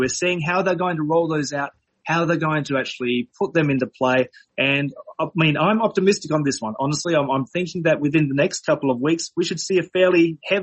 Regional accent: Adelaide, South Australia, Australia; We might be able to travel back to Adelaide. Adelaide is my hometown, so I'll be able to go back and visit my parents and the Rellies for a visit.

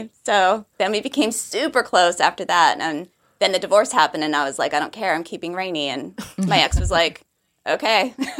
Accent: Arizona, United States; We know everyone knows that we're from Arizona because we've talked about it on the podcast.

